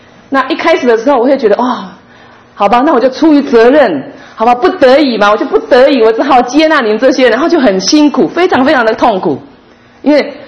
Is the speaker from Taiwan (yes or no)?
yes; Taiwan; born there; 为什么我是生在台湾，为什么不是生在苏丹，为什么不是生在印度东北？